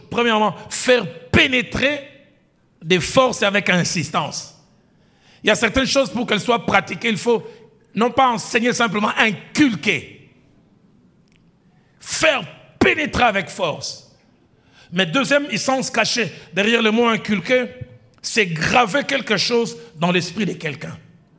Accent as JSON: {"language": "French", "region": "Kinshasa", "country": "DR Congo", "said": "comme les femmes chez nous à Kinshasa."}